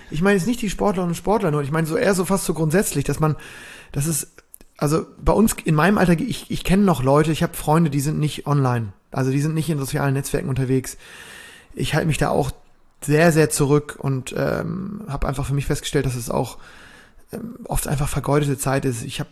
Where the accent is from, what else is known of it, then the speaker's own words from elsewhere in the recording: Bremen, Germany; Ich hab da als Bremer immer noch so ein bisschen die Sommerferien so ein bisschen eigenständig geplant.